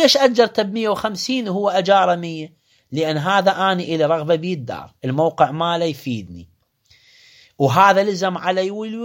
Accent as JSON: {"language": "Arabic", "town": "Karbala", "region": "Karbala Governorate", "country": "Iraq", "said": "نوبات هي نفس المنطقة عندنا في كربلاء أعزائي"}